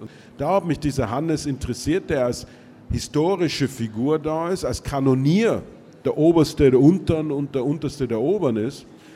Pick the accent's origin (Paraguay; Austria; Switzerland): Austria; wie man bei uns in Österreich sagt, wobei ich zugleich sagen muss, dass ich als Österreicher gewissermaßen einen Aachener Heimatroman geschrieben habe